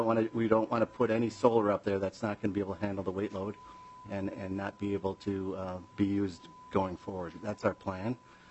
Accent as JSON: {"language": "English", "town": "Nashwauk", "region": "Minnesota", "country": "United States", "tie": "born or raised there", "said": "first of all, I grew up in Nashwauk, so I'm very familiar with your ice rink over there."}